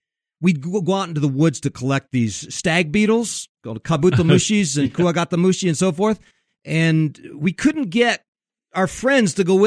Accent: Japan; I was raised in Japan, where this kind of thing was pretty common.

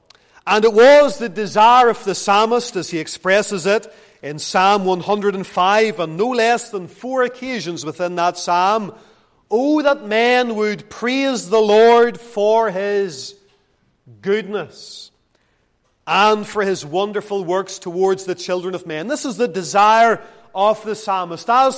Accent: Lisburn, Northern Ireland, United Kingdom; Most of you know that I grew up in Lisburn

